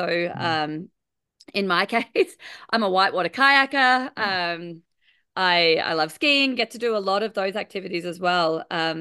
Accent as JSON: {"language": "English", "country": "Australia", "tie": "born or raised there", "said": "since I grew up in Australia, as people might gather from my accent"}